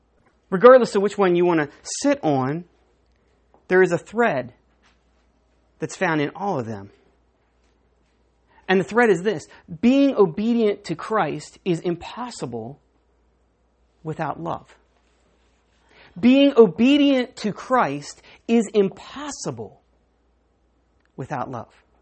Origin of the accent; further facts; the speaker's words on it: Maryland, United States; Tell we're from Maryland, right?